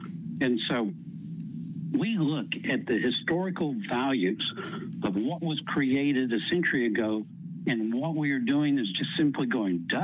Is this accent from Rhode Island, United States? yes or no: no; Texas, United States; In fact, I get to say this because I'm from Texas and we get to describe things in this manner.